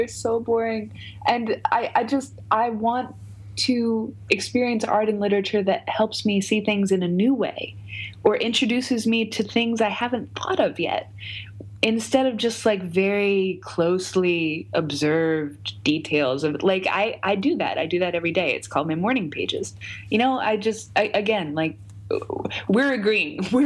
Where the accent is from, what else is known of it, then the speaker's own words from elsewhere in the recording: United States; And they said, where are you from? And I said, America.